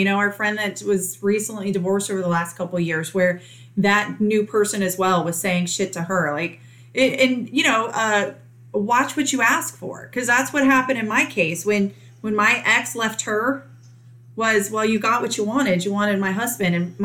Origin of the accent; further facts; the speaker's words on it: Virginia Beach, Virginia, United States; Like, growing up in Virginia Beach, we didn't know that.